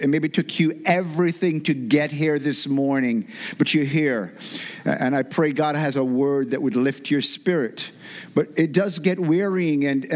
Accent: Jamaica; accent: Jamaican; moved away; I'm originally from Jamaica. I've lived here most of my life, but when I'm around Jamaicans, it comes out a lot thicker.

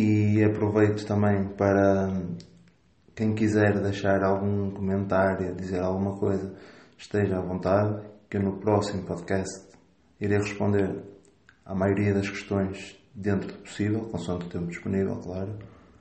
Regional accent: Espinho, Aveiro, Portugal; sou de Espinho, trabalho como coach de relação pessoal e motivacional.

